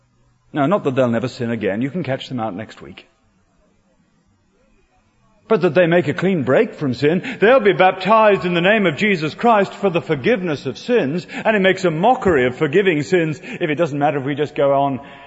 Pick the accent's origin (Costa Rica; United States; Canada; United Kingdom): United Kingdom; I'm British.